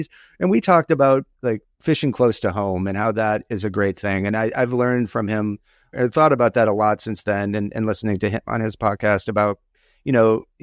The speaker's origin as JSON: {"language": "English", "region": "Minnesota", "country": "United States", "said": "I'm from Minnesota. I went smallmouth bass fishing in Wisconsin."}